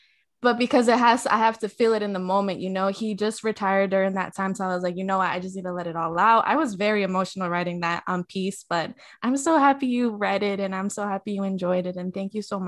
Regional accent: Boston, Massachusetts, United States; also born or lived in South America; I came here from South America when I was like 1 year old. So this is the culture I know. Boston Celtics, Red Sox, Patriots, even the Bruins.

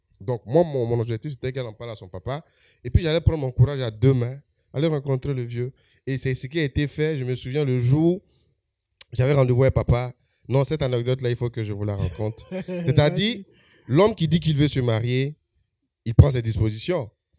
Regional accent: Yopougon, Abidjan, Côte d’Ivoire; moi je viens de Yopougon, Zinabe de Cocody.

